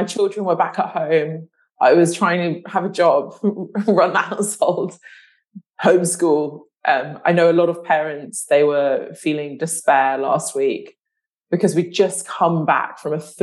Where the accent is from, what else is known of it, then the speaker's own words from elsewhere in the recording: Abu Dhabi, United Arab Emirates; I want to know because I'm from Abu Dhabi, and obviously Abu Dhabi I don't think was hit as bad as Dubai.